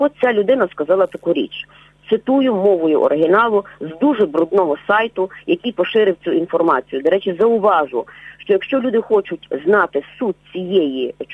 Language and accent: Ukrainian; Lviv, Lviv Oblast, Ukraine; я корінна львів'янка, зауважу